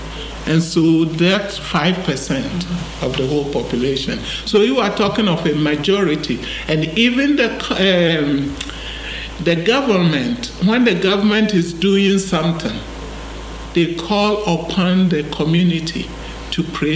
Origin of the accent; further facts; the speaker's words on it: Ghana; I think what has shifted at the moment for me as a Ghanaian